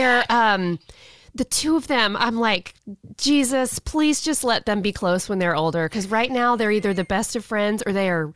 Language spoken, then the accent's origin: English; Pensacola, Florida, United States; also born or lived in Tampa; I never thought I would leave my hometown. Where's your hometown, by the way? Pensacola. It's where we are now.